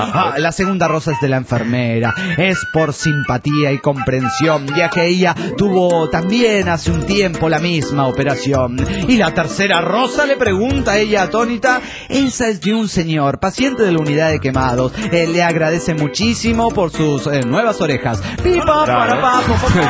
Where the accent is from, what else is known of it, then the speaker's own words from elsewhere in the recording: Aguascalientes, Mexico; de Aguascalientes, México.